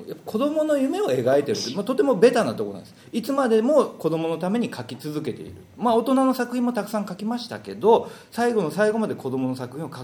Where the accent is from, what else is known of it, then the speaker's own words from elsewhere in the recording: Fukuoka, Japan; born there; 僕は福岡で。